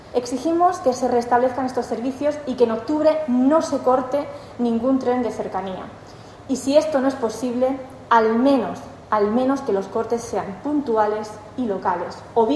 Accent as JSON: {"language": "Spanish", "region": "Region of Murcia", "country": "Spain", "said": "Los ciudadanos de la región de Murcia somos españoles y tenemos los mismos derechos que cualquier otro español."}